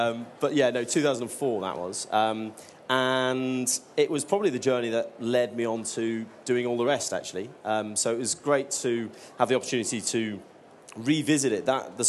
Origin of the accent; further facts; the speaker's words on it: Stoke-on-Trent, West Midlands, United Kingdom; Well, I grew up in Stoke-on-Trent